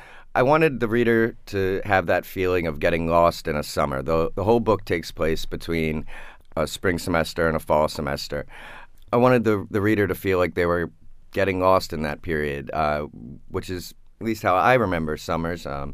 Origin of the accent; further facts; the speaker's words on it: Baltimore, Maryland, United States; I grew up in Baltimore, and I went to undergraduate in Charleston, South Carolina.